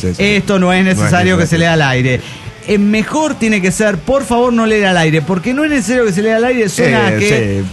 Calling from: Concordia, Entre Ríos, Argentina; de Concordia, Argentina.

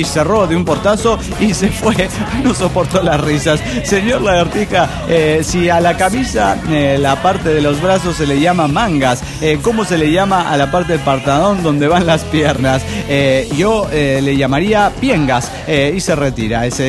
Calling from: Cuernavaca, Morelos, Mexico; de Cuernavaca, Morelos, México.

